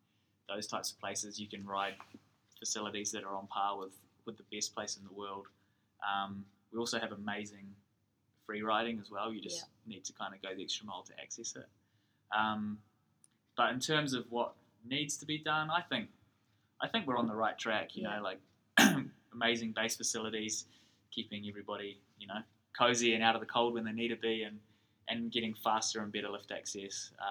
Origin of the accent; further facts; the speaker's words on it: Mount Maunganui, Bay of Plenty, New Zealand; also born or lived in Hamilton; now in Queenstown, New Zealand; I was born in Hamilton, actually. But I've lived in Mount Maunganui my whole life until I moved to Queenstown.